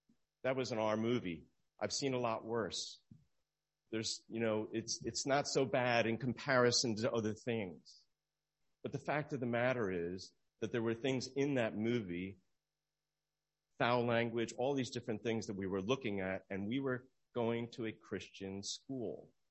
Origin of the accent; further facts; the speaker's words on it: New Jersey, United States; When I was growing up in New Jersey, I went to school with kids who attended church